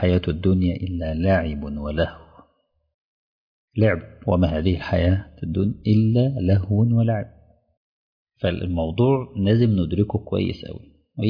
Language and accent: Arabic; Mansoura, Dakahlia, Egypt; وانا راجل من المنصوره وجاي ليا شغل اكون مدرس في الدمام،